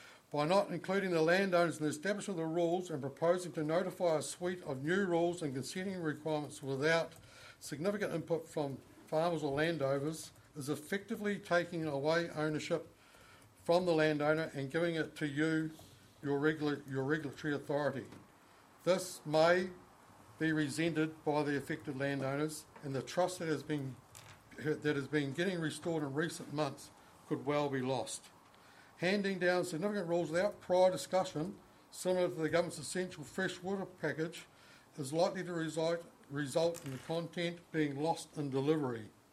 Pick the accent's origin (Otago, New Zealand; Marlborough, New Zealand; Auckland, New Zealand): Otago, New Zealand; I'm proud to say that I come from Otago, where responsibility for the environment has been taken up by proactive landowners.